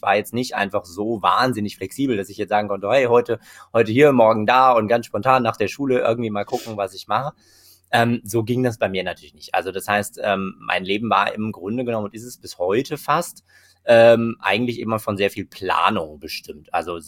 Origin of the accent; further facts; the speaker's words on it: Bochum, North Rhine-Westphalia, Germany; aber da, wo ich aufgewachsen bin, am Rande von Bochum